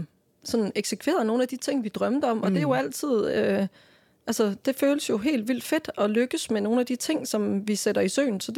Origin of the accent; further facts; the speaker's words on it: Randers, Central Denmark Region, Denmark; born there; et udsolgt værket i Randers, som jo er min fødeby